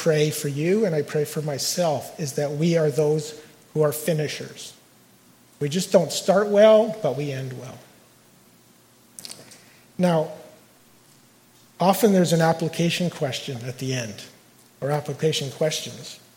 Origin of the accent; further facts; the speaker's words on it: Chilliwack, British Columbia, Canada; I grew up in Chilliwack. Some of you know where that is down the road?